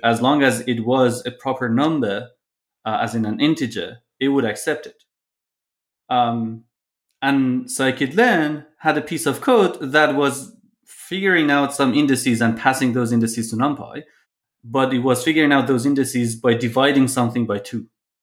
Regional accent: Iran; I come from Iran, and there we use the Persian calendar

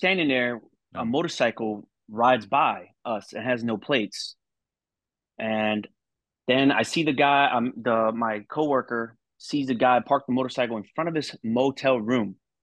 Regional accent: Maryland, United States; All right, I'm from Maryland. I work for the Harford County Sheriff's Office here.

